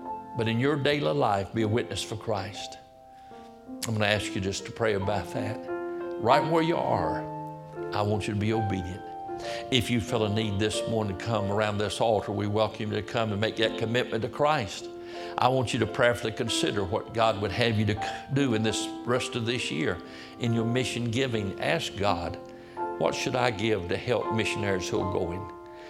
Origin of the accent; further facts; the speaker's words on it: Roanoke Rapids, North Carolina, United States; but I'm sure glad He came to me at my hometown of Roanoke Rapids.